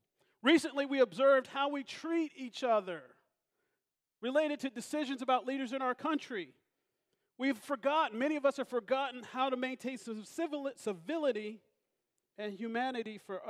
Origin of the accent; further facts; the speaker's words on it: Indianapolis, Indiana, United States; I'm from Indianapolis, Indiana. Diane is from Mansfield, Ohio. We came together in Belle Fountain.